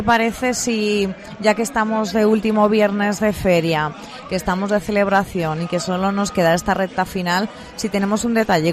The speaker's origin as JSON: {"language": "Spanish", "region": "Castilla-La Mancha", "country": "Spain", "said": "somos los manchegos los que vamos una y otra vez a la estana por los productos típicos de nuestra tierra"}